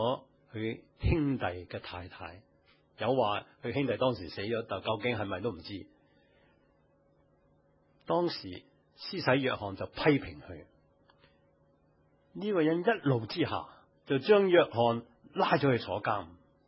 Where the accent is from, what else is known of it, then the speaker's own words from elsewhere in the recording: China; 我们中国人一想起狐狸，你想到什么？蛊惑啦，阴湿啦，狡诈啦，这个是中国人的。